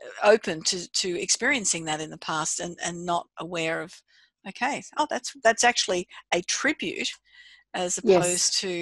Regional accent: Australia; being an Australian

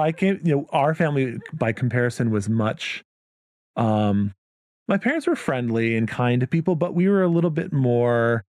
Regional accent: Oakdale, Minnesota, United States; So I grew up in Oakdale. As we mentioned, this is the town where Derek Chauvin lived until about 2 years ago. But yeah, very run-of-the-mill, mostly white suburb of St. Paul, Minnesota.

